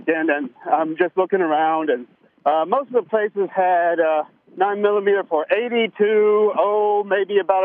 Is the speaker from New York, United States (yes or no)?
no; Georgia, United States; Even I can do that with math, and I grew up in Georgia and went to the Georgia Public School.